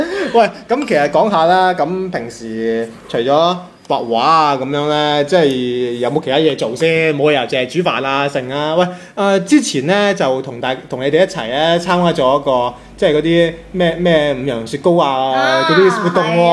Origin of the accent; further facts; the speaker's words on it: Guangdong, China; 其實咧，我廣東人咧都好中意食嘢呢樣嘢